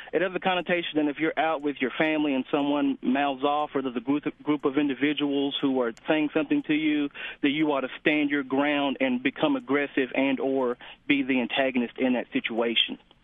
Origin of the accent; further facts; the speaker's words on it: the South, United States; When you tell someone, I'm from the South